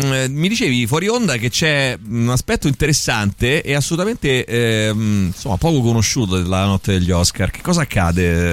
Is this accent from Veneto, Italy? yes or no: no; Rome, Lazio, Italy; Io sono De Tor Bella Monaca, come la mettiamo?